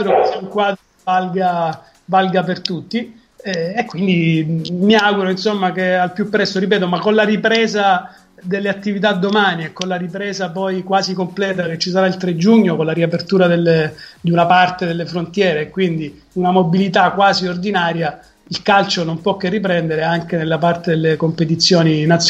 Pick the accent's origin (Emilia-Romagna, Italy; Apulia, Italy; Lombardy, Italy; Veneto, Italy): Apulia, Italy; Lecce; Io sono pugliese, sono leccese, il salentino